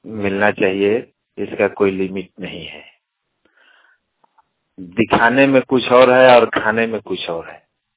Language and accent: Hindi; Bajitpur, Jharkhand, India; ग्राम बाजितपुर में हरमा प्रखंड गोड्डा जिला के रहने वाला हूँ।